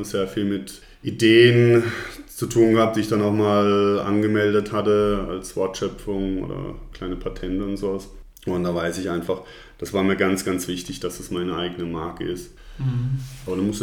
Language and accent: German; Karlsruhe, Baden-Württemberg, Germany; Ich habe gesagt, ich muss doch erstmal in meiner Heimatstadt irgendwie ein paar Leute finden, die meine Musik gut finden, das vielleicht einfach auch supporten. Ne? Von daher gesehen mache ich das jetzt hier in Karlsruhe